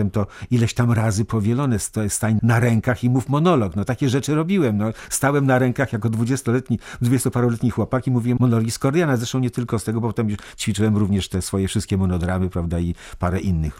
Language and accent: Polish; Warsaw, Masovian Voivodeship, Poland; Jestem warszawiakiem